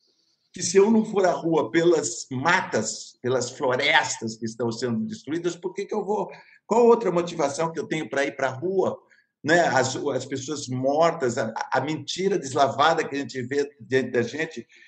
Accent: Sorocaba, São Paulo, Brazil; Isso estava na cabeceira da minha cama quando eu era garoto em Sorocaba.

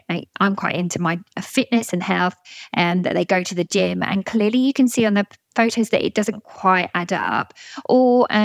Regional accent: South East England, United Kingdom; I come from Surrey

